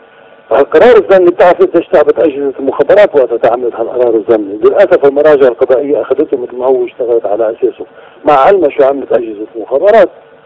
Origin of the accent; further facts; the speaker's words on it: Lebanon; نحن كشعب لبناني بأكثرية الصحة ما لازم نقبل بهذا الشيء